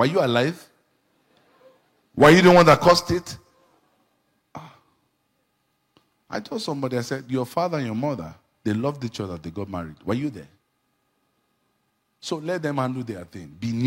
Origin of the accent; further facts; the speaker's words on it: Nigeria; I'm a dual citizen. I'm a Nigerian.